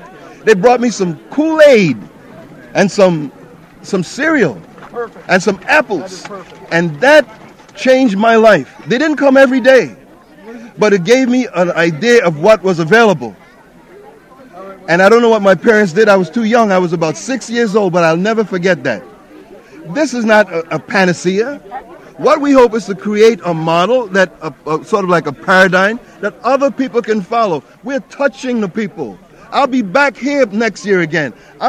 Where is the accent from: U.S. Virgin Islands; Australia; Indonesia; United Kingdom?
U.S. Virgin Islands; where I'm from, the Virgin Islands. This looks like a village that I grew up in the Virgin Islands.